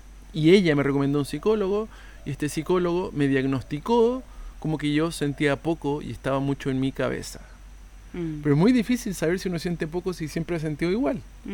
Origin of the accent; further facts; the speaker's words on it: Chile; yo soy de Chile, nací en Chile